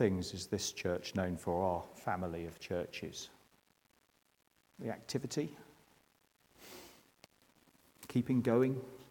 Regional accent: England, United Kingdom; It's something about being English that makes it really, really difficult, doesn't it?

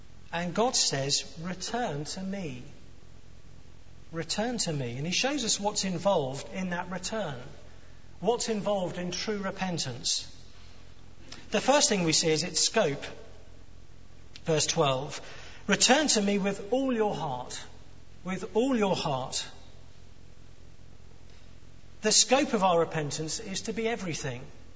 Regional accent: South East England, United Kingdom; I went to visit a friend once in my hometown in Kent, and he lived quite a bit out of the town.

